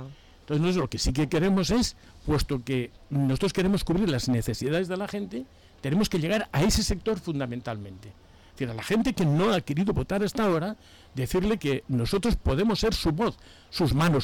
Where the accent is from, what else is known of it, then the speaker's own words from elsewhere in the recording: Benicàssim, Valencian Community, Spain; nosotros venimos de Benicàssim, vivimos en Benicàssim los tres